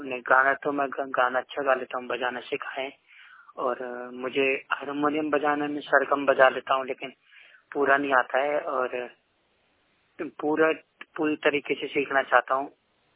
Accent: Delhi, India; also born or lived in Bihar; मेरा गांव बिहार में है, लेकिन मैं हूँ दिल्ली का, और परमानेंट मेरा घर दिल्ली में ही है, मैं दिल्ली में ही रहता हूँ।

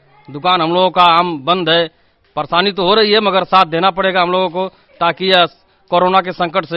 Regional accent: Jalalabad Pahi, Uttar Pradesh, India; ग्राम जलालाबाद पाही।

